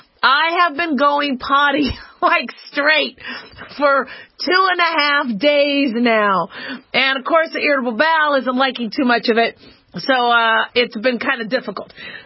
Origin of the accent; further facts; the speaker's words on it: Nevada, United States; She is the Assemblywoman from my hometown, home state, that kind of helped defuse and, put an end to the Oregon standoff.